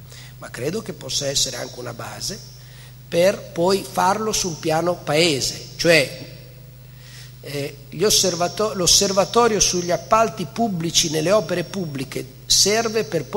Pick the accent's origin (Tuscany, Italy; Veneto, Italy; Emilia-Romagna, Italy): Emilia-Romagna, Italy; Lo dico da Emiliano Romagnolo con qualche autocritica.